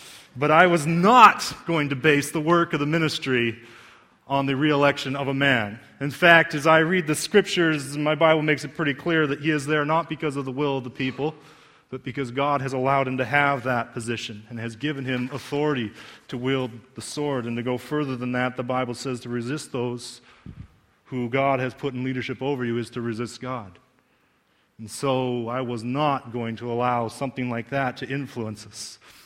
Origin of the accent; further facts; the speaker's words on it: United States; as an American, I am so sick of the U.S. presidential election already